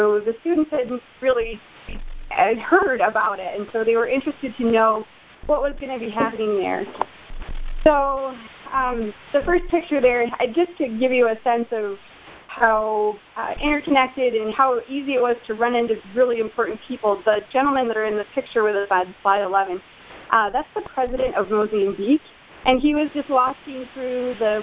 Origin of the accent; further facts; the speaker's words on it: New York, United States; expand to include educators from Colorado, North Carolina, Georgia, and New York State, of course, because I'm from New York State.